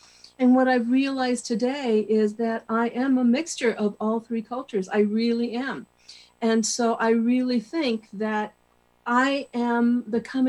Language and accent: English; Santa Fe, New Mexico, United States; I grew up here in Santa Fe, New Mexico. I was born in Santa Fe, New Mexico. I've lived here my whole life.